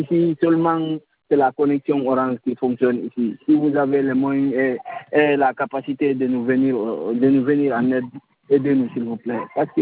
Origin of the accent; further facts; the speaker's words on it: Timbo, Mamou Region, Guinea; moi je suis de Timbo.